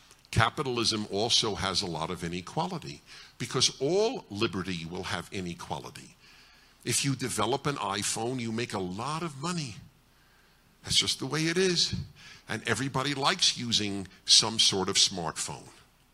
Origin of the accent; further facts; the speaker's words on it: Brooklyn, New York, United States; I grew up in Brooklyn, New York, in the middle of the middle of the middle class.